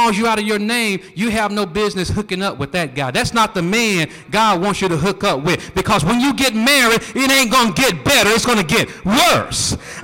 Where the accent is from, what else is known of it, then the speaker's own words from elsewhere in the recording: Texas, United States; And I remember growing up in East Texas, I didn't like for folk to call me black with your black self.